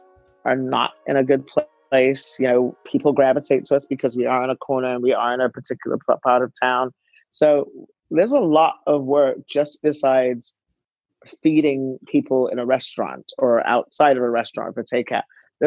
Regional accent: Barbados; also born or lived in United Kingdom; I spent time growing up in Barbados and the UK

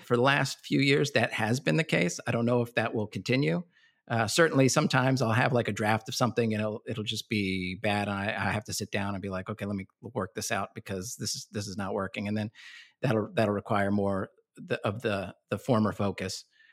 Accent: Washington, District of Columbia, United States; born there; I was born in Washington, D.C. a number of years after my dad escaped Iraq

